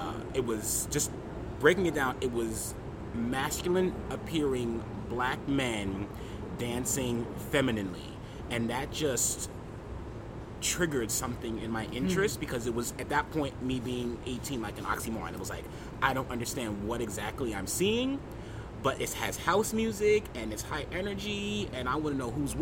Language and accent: English; Brooklyn, New York, United States; I'm from Brooklyn. What neighborhood? Originally Crown Heights, but it's rebranded as Ocean Hill, so same team.